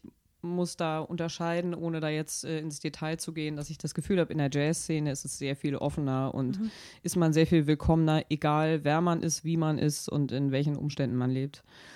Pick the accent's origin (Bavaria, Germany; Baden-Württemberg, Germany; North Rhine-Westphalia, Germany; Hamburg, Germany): Hamburg, Germany; born there; also born or lived in Bremen; Also ich bin nicht weit weg gewesen, erst in Bremen. Ich habe es zum ersten Mal so mit so einer Distanz probiert und da habe ich aber ja wieder nach Hamburg gezogen, um hier noch weiter zu studieren.